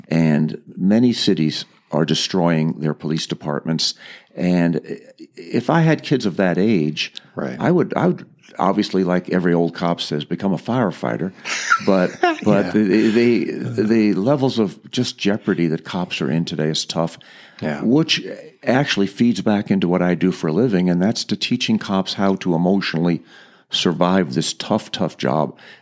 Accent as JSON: {"language": "English", "town": "Tucson", "region": "Arizona", "country": "United States", "tie": "born or raised there", "said": "Well, I'm a Tucson boy. I was raised in Tucson"}